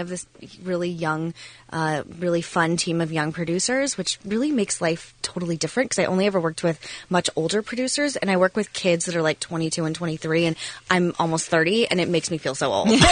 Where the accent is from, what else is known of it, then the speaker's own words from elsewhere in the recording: Phoenix, Arizona, United States; also born or lived in New York; I grew up in Phoenix, yeah.